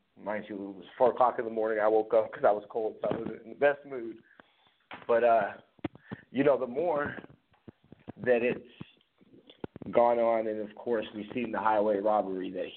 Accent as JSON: {"language": "English", "town": "San Jose", "region": "California", "country": "United States", "tie": "born or raised there", "said": "I've grown up and was born and raised in the Bay Area in San Jose, so you hardly ever really hear anybody out here say 49ers. We all say Niners."}